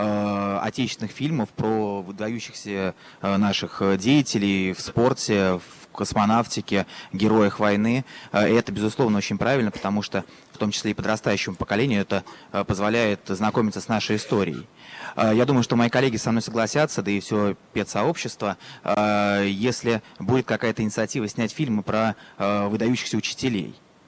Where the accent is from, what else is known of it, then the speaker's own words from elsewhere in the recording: Oryol Oblast, Russia; я из Орловской области.